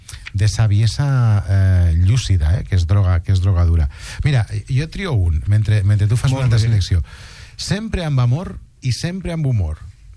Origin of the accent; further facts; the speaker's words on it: Castellón, Valencian Community, Spain; Jo sóc castellonenc.